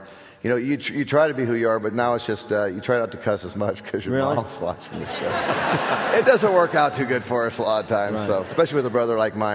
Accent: Homer, Alaska, United States; Yep, born and raised in Homer, Alaska, and been fishing 25 years before they asked us to be on the TV show.

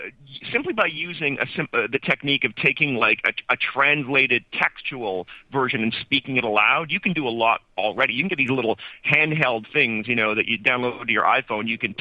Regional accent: Canada; I'm Canadian.

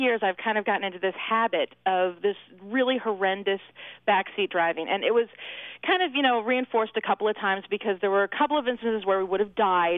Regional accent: New York, United States; Oh, I'm from New York. I'm sorry.

